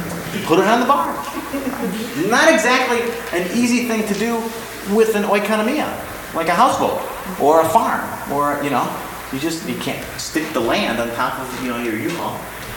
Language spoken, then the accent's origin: English; Saginaw, Michigan, United States; And Grandma was the matriarch of our oikonomia, where I grew up in Saginaw, Michigan.